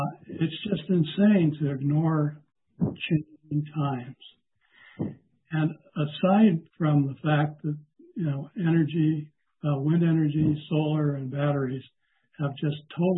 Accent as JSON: {"language": "English", "town": "Richland", "region": "Washington", "country": "United States", "tie": "born or raised there", "said": "I grew up in Richland, Washington. I've been going to meetings on this issue for 20 or 30 years"}